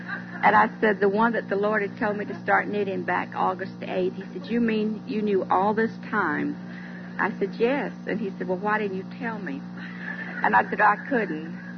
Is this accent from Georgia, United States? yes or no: yes; Georgia, United States; Bill came over, and he's from West Virginia, and I'm from Georgia. So we liked the good old country food.